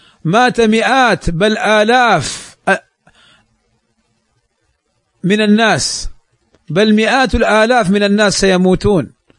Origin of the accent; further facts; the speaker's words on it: Morocco; انتشر الصفحات ونداءات بالثورة والانقلاب في بلدنا المغرب